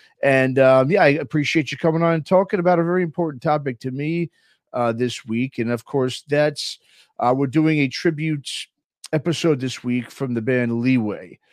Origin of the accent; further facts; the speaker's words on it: Queens, New York, United States; I'm from Queens. It's a band from Queens in New York.